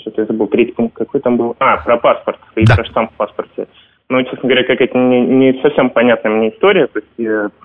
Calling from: Vienna, Austria; я из Вены звоню.

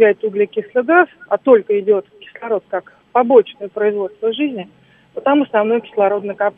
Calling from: Moscow, Russia; я из Москвы.

